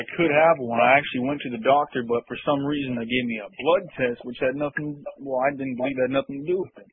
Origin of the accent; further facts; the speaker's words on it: Washington, United States; I'm from Washington State.